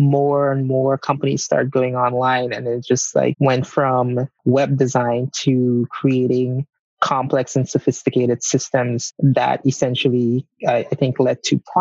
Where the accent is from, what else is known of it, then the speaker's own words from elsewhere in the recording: Guyana; I'm originally from Guyana, which is a small country in South America.